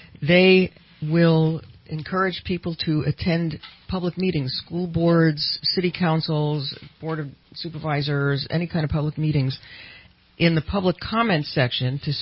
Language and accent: English; Brooklyn, New York, United States; moved away; I was raised in Brooklyn, New York, where I didn't know I was a minority till I left New York.